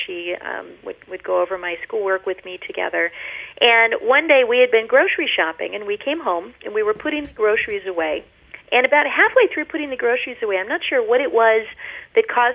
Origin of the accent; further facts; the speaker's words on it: Los Angeles, California, United States; And then growing up in Los Angeles, in that sort of self-centered and hedonistic and very corrupt culture, I wandered away.